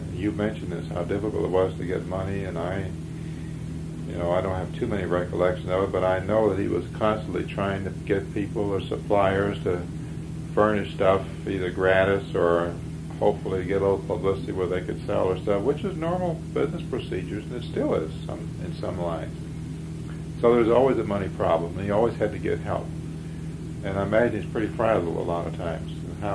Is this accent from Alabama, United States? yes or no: no; New York, United States; born there; I was born in New York State. My brother was born in Bend, Oregon.